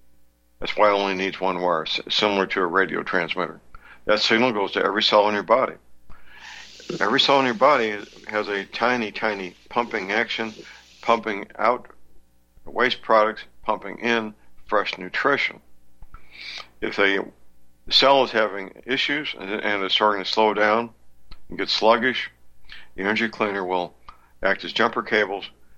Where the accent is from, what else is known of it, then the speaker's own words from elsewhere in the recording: St. Louis, Missouri, United States; answered by very polite, well-trained young men and women in my hometown, St. Louis, Missouri.